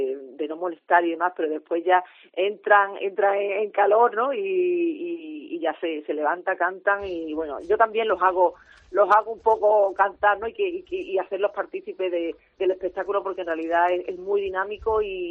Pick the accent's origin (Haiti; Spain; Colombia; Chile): Spain; Huelva, Andalusia; Bueno, es verdad que yo, como soy de Huelva